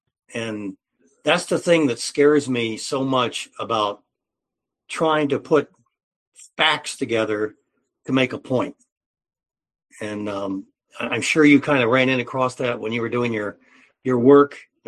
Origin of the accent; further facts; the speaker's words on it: Columbus, Ohio, United States; Thank you. I'm from Columbus, Ohio as well, Matthew.